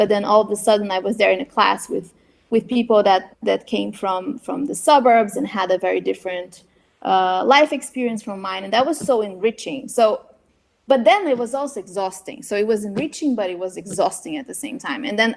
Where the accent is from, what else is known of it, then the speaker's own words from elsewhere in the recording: Brazil; my experience of growing up in Brazil, understanding the reality of Brazil.